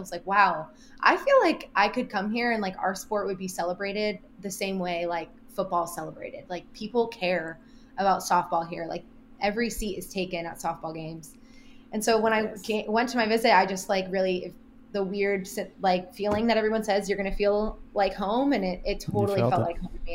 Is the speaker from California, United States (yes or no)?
yes; Ventura County, California, United States; I grew up in Ventura County, which is a little north of LA.